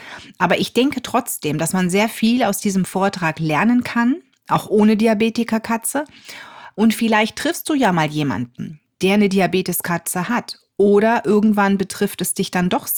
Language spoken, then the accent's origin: German; North Rhine-Westphalia, Germany; Ich komme aus der Nähe von Düsseldorf.